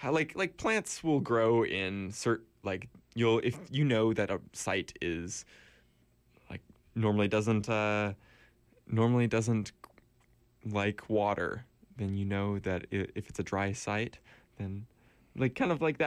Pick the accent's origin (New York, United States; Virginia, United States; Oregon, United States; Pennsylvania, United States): Oregon, United States; Portland; an artist from Portland, my hometown.